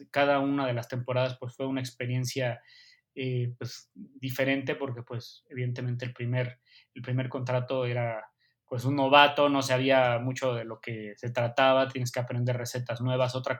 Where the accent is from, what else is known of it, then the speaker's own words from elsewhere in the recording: Mexico; a pesar de que había estudiado aquí en México, y te lo platicaba en un principio, pues, como mexicano, pues son los sabores que aprendes en casa.